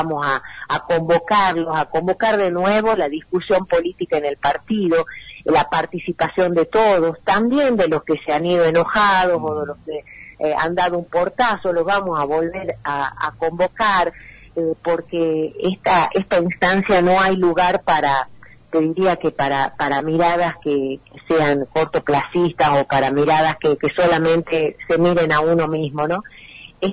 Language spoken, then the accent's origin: Spanish; Argentina; como ciudadanos argentinos.